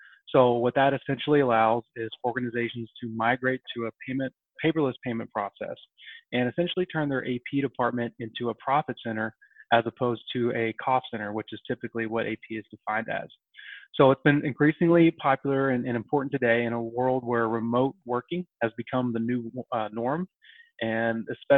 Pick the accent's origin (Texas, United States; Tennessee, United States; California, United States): Tennessee, United States; So I grew up in Tennessee. I went down to Florida a bunch.